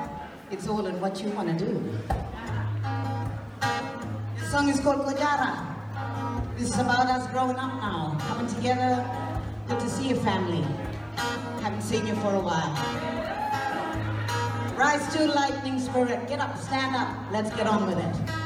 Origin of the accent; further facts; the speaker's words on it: Broome, Western Australia, Australia; I'm a Mungbat woman. I'm from Wadiyakorn, the great northern lands of Broome. I'm a weirdo Yandu, a strong magic woman.